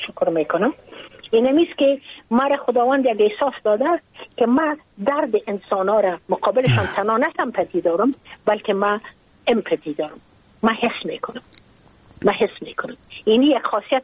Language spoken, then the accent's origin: Persian; Afghanistan; ما اید افغان استم ما مربوط افغانستان استم ما مربوط نیم سرزمین نازمین استم